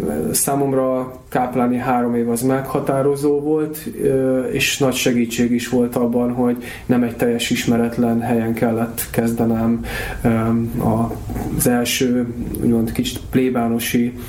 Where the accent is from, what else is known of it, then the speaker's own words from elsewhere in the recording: Vác, Pest, Hungary; Vácon születtem, ott nőttem föl.